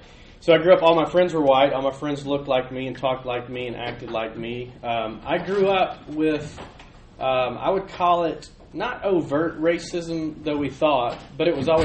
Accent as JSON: {"language": "English", "town": "Montgomery", "region": "Alabama", "country": "United States", "tie": "born or raised there", "said": "I grew up in the Deep South in Montgomery, Alabama"}